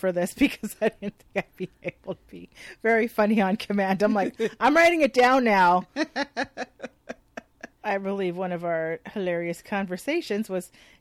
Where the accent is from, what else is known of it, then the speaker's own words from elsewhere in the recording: San Jose, California, United States; we used to live next door to each other growing up in Eastside San Jose, California.